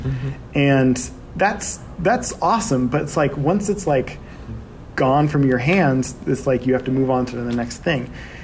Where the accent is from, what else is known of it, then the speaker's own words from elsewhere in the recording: Seattle, Washington, United States; moved away as an adult; also born or lived in Oregon, United States; now in Portland, United States; Well, I was born in Oregon, but I'm really from Seattle. Oh. Yeah, that's where I really grew up. And so I moved here after college